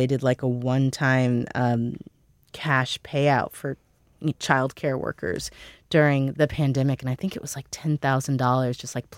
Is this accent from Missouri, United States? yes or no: yes; St. Louis, Missouri, United States; I'm from St. Louis, and Southwest has a big hub there, and so I end up flying back and forth.